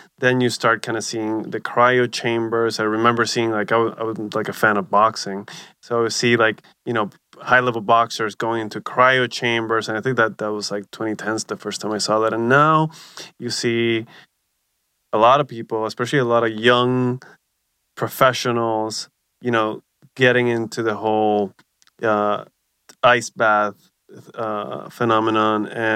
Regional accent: Puerto Rico; Sorry, man. I'm from Puerto Rico.

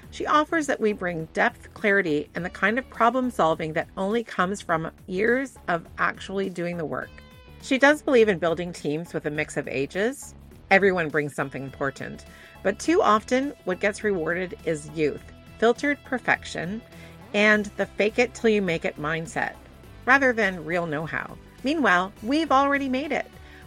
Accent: Kitchener, Ontario, Canada; now in Toronto, Canada; I grew up in Kitchener, Waterloo, Cambridge, like, you know, and then I moved to Toronto.

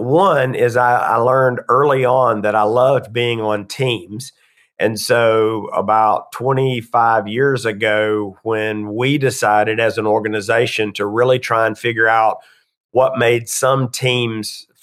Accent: Atlanta, Georgia, United States; Well, I grew up in Atlanta. So I've been here my entire life thus far

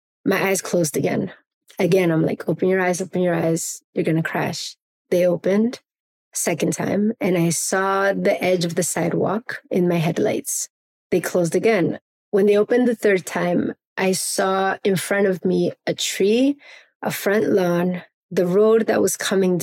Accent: Medellin, Antioquia, Colombia; English is a second language; I grew up in Medellin in Colombia in the 80s

